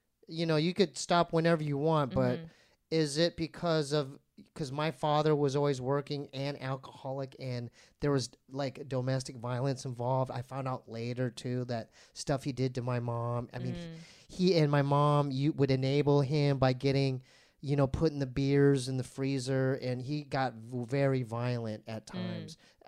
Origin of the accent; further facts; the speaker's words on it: Poway, California, United States; I was raised in Poway, mm-hmm. and that's pretty privileged, too.